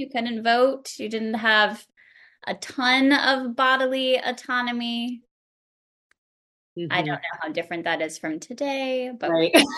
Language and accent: English; Texas, United States; moved away as an adult; now in Louisville, United States; Yeah, so I grew up in Texas and went to school there, college, all that. And then when I decided to get my PhD, I ended up moving to Louisville.